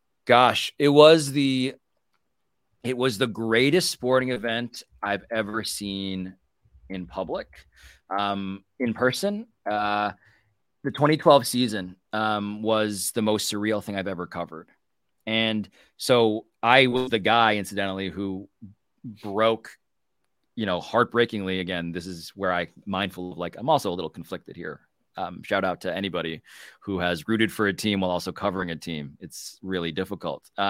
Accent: Manhattan, New York, United States; I'm from New York natively, grew up in Manhattan, yep, like blocks away from MSG.

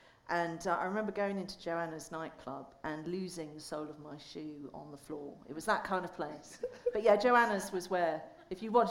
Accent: Portsmouth, South East England, United Kingdom; Oh, well, I'm from Portsmouth.

